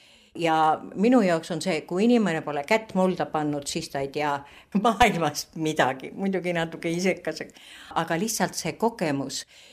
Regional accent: Tallinn, Harju County, Estonia; kuigi ma olen Sakala tänava erasünnitusmajas sündinud ja põline tallinlane, olen ma oma hingelt maainimene.

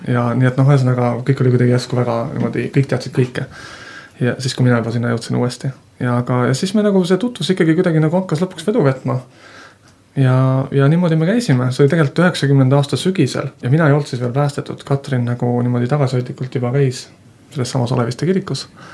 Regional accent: Saku, Harju County, Estonia; ma olen Sakkus pärit ja kavatsasin viimase, mitte enam bussiga, vaid viimase rongiga Sakku sõita

